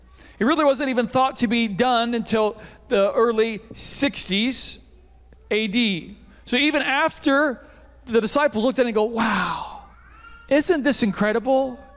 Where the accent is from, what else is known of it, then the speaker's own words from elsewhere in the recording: Beatrice, Nebraska, United States; I grew up in Beatrice, not too far away from here, and I grew up in the 90s.